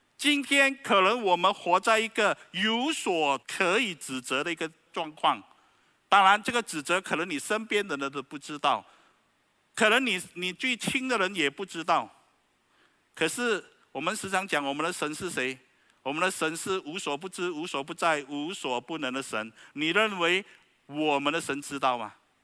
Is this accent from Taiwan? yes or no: no; Malaysia; 我是从马来西亚来